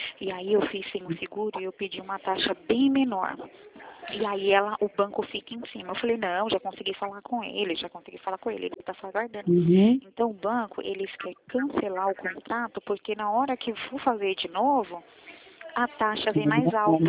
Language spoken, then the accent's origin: Portuguese; Bahia, Brazil; Isso, eu sou baiana.